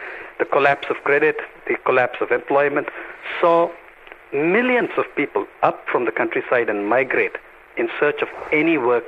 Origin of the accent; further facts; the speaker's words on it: Andhra Pradesh, India; if you take my home state of Andhra Pradesh